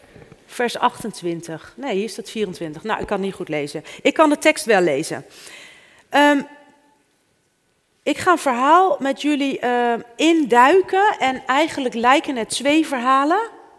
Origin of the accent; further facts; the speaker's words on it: Almere, Flevoland, Netherlands; Ik kom uit Almere trouwens